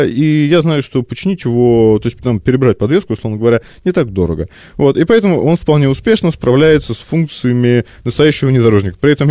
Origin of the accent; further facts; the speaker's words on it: Moscow, Russia; я там из Москвы или у меня московские номера.